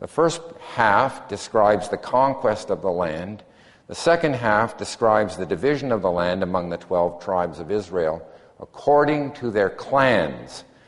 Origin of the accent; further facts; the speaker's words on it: Canada; As a Canadian, I come from a monarchy